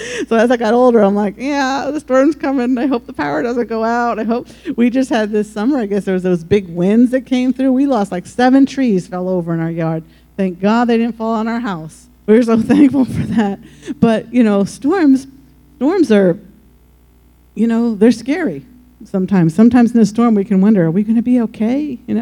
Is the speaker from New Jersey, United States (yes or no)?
yes; New Jersey, United States; I grew up in New Jersey